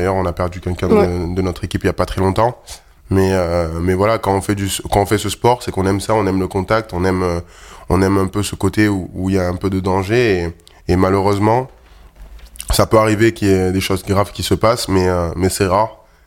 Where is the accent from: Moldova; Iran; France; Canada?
France; Provence-Alpes-Côte d'Azur; Ouais, c'est plutôt dans le sud. C'est vrai que le football prime, surtout là d'où je viens.